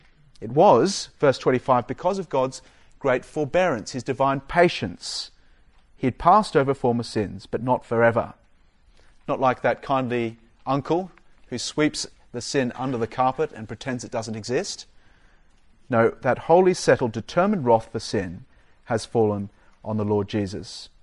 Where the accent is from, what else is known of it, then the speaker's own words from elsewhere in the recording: Australia; When I was growing up in Australia, the sun was hot.